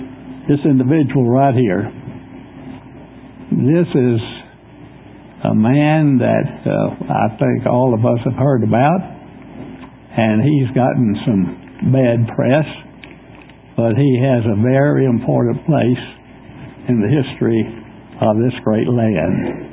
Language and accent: English; Alabama, United States; I am originally from Alabama, and I am glad that in addition to a football team